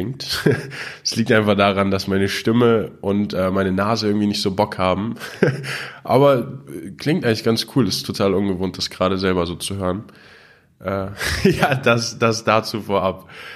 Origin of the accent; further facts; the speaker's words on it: Germany; ich bin auch in Deutschland aufgewachsen.